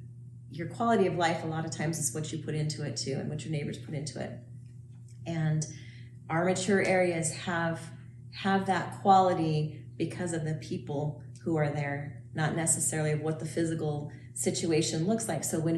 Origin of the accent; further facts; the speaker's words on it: Henderson, United States; wow, I'm so glad I grew up in Henderson.